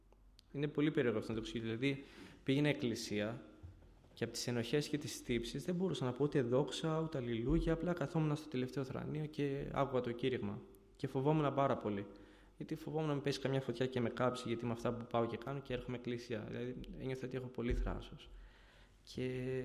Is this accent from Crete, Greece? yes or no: yes; Chania, Crete, Greece; γεννήθηκα στα Χανιά. Οι γονείς μου είναι κατάγονται από τη Βουλγαρία και γεννήθηκα και μεγάλωσα εκεί.